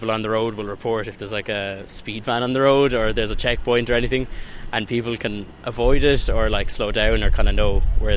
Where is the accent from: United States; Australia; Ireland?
Ireland; Munster; I'm from Clare